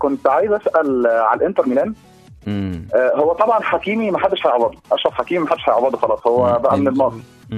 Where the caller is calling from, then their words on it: Saudi Arabia; بكلمك من السعوديه